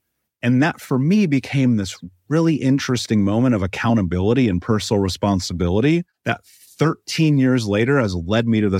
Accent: Indianapolis, Indiana, United States; I grew up in America, the greatest country in the world, in Indianapolis, in a major city.

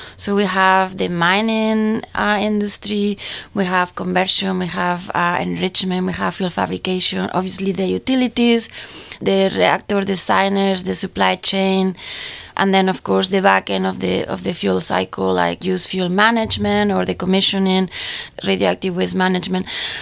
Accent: Spain; I am originally from Spain, and I always wanted to be an engineer, and I always wanted to work in energy. So I went to school in Spain

